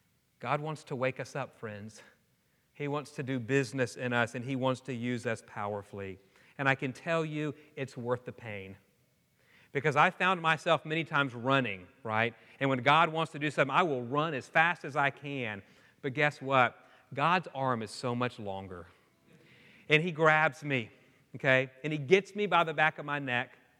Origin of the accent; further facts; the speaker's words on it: Houston, Texas, United States; I grew up in Houston, so I wasn't around many farms.